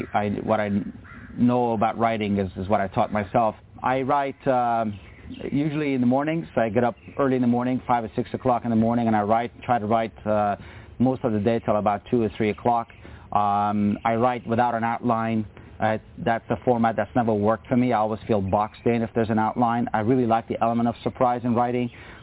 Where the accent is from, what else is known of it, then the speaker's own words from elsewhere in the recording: Afghanistan; When I was growing up in Afghanistan, I was raised in a pretty literate household. My mom taught Farsi, and both of my parents could recite poetry, and so they brought us up around a lot of classic Persian literature.